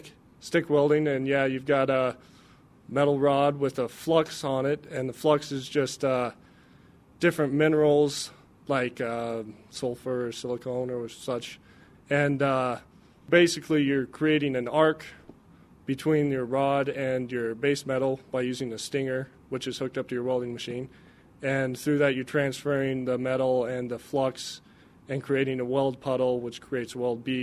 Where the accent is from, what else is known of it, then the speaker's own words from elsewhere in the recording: Winnett, Montana, United States; I grew up in outside a little town, Winnet, Montana, Central State. My folks, they have a ranch, so I grew up on a ranch working cattle.